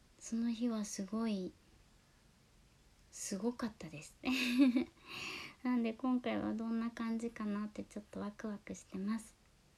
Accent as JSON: {"language": "Japanese", "region": "Shikoku", "country": "Japan", "said": "出身は四国です。"}